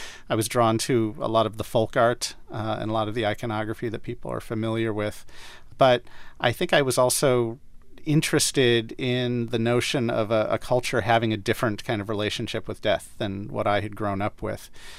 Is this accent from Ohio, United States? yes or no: yes; Cleveland, Ohio, United States; I'm very, very much Eastern European Jewish, so no Mexican blood in me. I grew up Jewish in Cleveland, in the suburbs of Cleveland